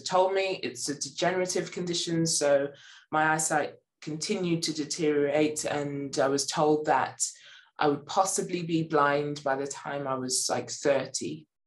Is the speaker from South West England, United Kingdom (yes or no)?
no; London, United Kingdom; now in Durham, United Kingdom; And I've lived in Durham for 18 years, but was born and bred in London.